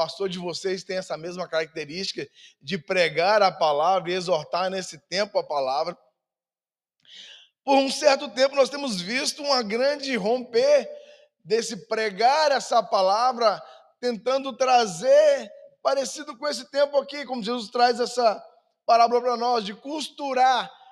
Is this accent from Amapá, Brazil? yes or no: no; Governador Valadares, Minas Gerais, Brazil; Eu sou de Minas Gerais e lá de Valadares, a gente ia, todas as férias a gente ia para o interior